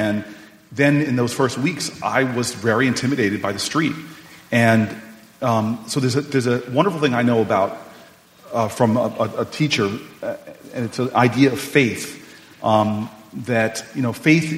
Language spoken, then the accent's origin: English; New Jersey, United States; you're Latino, I'm African American, you grew up in Texas, I grew up in the vastly superior state of New Jersey.